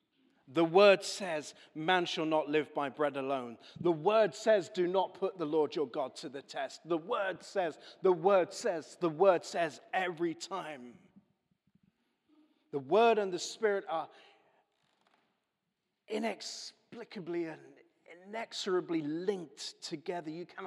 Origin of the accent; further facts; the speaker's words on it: United Kingdom; And I know we're British and we're trying to be polite